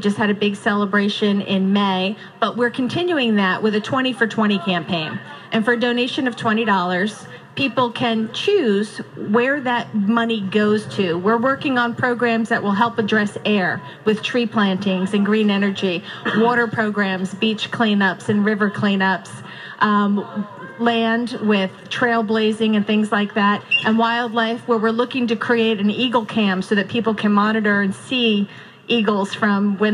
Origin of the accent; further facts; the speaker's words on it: Point Pleasant, New Jersey, United States; I had an oceanography class when I was in high school. I grew up in Point Pleasant.